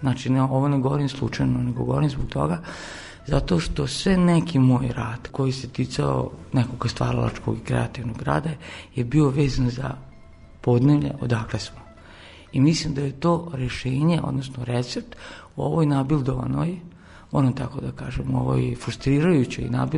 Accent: Novi Sad, Vojvodina, Serbia; born there; ja sam rođen u Novom Sadu, rođen sam u Vojvodini, svi su moji ovde

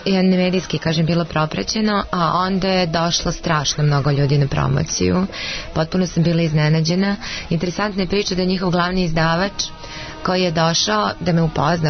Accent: Serbia; Dobro, rekao, ja sam iz Srbije

